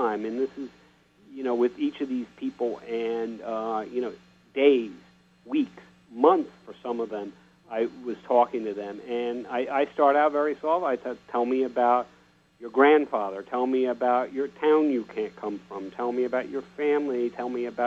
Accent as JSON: {"language": "English", "country": "United States", "said": "I would discuss the fact that I'm an American. I would discuss the fact that I'm Jewish."}